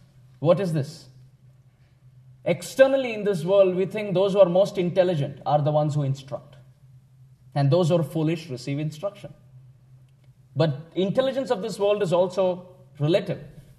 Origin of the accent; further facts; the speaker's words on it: South India, India; I'm a nice son, I'm a good husband, I'm an Indian, I'm South Indian, I'm blah, blah, blah.